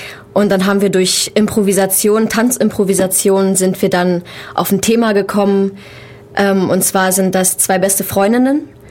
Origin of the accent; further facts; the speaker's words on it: Saxony, Germany; now in Ulm, Germany; Nein, ich komme aus Sachsen.